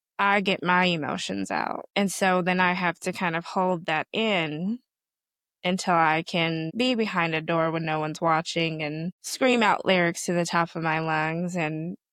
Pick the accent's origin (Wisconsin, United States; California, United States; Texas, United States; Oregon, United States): California, United States; Los Angeles; I am from Los Angeles. I did used to ride up and down the Shaw.